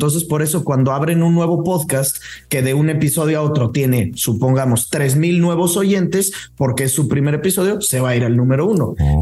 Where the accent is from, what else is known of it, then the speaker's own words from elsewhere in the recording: Mexico; soy más mexicano, Padilla, que nadie